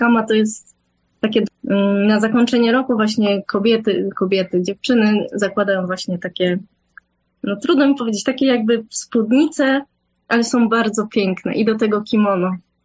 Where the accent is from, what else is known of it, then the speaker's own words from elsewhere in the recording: Hokkaido, Japan; Polish is a second language; now in Poland; A u nas na Hokkaido jest tak, że tak jakby robią zupę i też ryż oddzielnie. I to jest pycha.